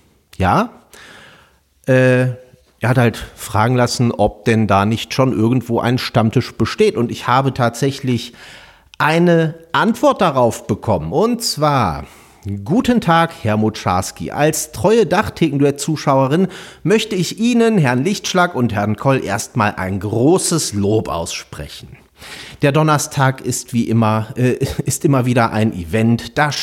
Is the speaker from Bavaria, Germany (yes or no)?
yes; Nuremberg, Bavaria, Germany; Wie der Zufall es so will, komme ich selbst aus Nürnberg, also das ist wirklich direkt um die Ecke.